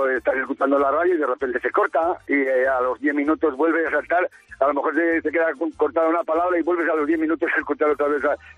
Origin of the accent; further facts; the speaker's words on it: Santa Marina del Rey, Castile and León, Spain; moved away; que tengo tres hermanos en España, en mi pueblo, en Santa Marina del Rey